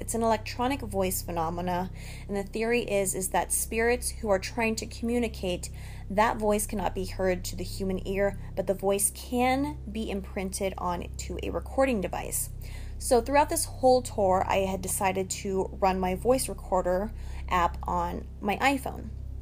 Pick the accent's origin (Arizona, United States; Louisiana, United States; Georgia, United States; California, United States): California, United States; Los Angeles; I'm from Los Angeles, California